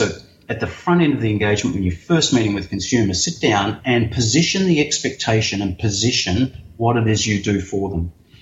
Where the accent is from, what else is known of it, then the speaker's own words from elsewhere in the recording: Australia; Of course, that comes from being Australian. We are very simple people.